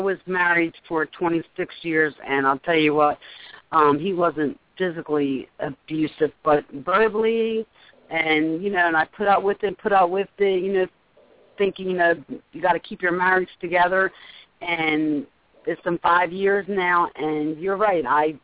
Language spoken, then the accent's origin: English; Pennsylvania, United States; I'm from Pennsylvania.